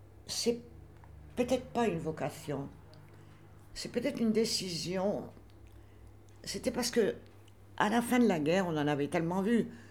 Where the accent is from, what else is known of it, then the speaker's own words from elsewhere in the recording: Amiens, Hauts-de-France, France; 8 jours après, ils étaient chez nous à Amiens. Ils ont foutu le feu à la ville. Et là, on a commencé, nous les enfants, à comprendre que c'était pas normal.